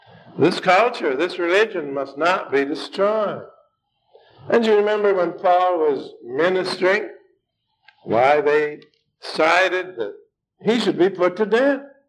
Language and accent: English; United States; I'm thankful that I'm an American.